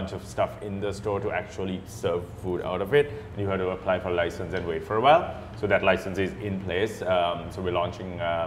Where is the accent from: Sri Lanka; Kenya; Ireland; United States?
Sri Lanka; because I'm from Sri Lanka, I won't be satisfied till